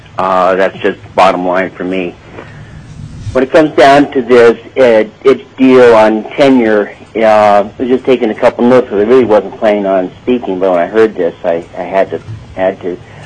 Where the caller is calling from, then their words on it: Lazy Mountain, Alaska, United States; I'm calling from Lazy Mountain